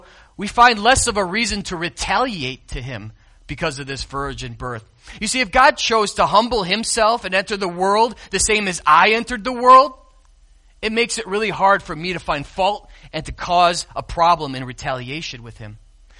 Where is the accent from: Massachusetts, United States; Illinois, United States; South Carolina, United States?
Illinois, United States; Chicago; I grew up in Chicago, I know much about skyscrapers.